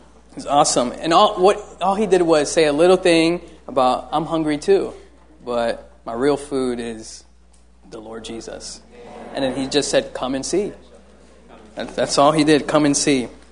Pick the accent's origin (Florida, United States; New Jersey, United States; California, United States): Florida, United States; in Florida, I'm from Florida, I never walked, you know, it's too hot to walk.